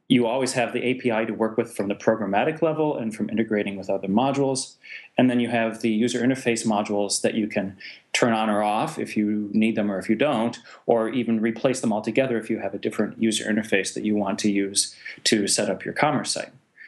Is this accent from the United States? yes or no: yes; Michigan, United States; moved away as an adult; now in Germany; I'm originally from Michigan, thus no German accent here, but I moved to Germany about 15 years ago to be with my lovely wife, who is German.